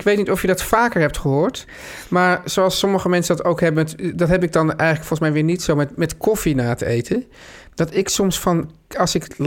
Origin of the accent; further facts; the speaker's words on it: Netherlands; En ook, hè, voor denk ook wij als Nederlanders, hoeveel moet je kiezen?